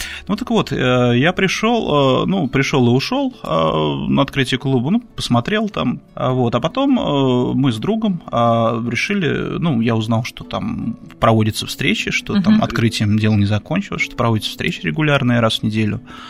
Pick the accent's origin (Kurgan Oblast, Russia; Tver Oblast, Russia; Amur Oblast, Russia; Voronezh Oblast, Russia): Tver Oblast, Russia; Tver; Да, я родился и вырос в Твери, моя родина, и, в принципе, я никогда надолго отсюда не уезжал.